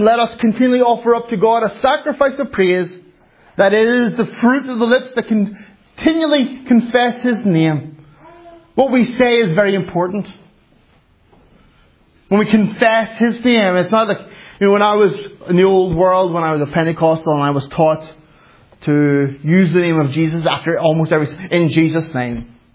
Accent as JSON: {"language": "English", "country": "Finland", "second_language": "English", "said": "Well, Kyle, I'm from Finland and we're very quiet."}